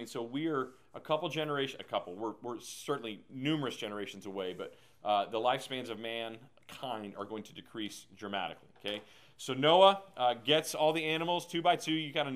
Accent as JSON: {"language": "English", "region": "Texas", "country": "United States", "said": "Like, I'm from Texas. We have thunderstorms there."}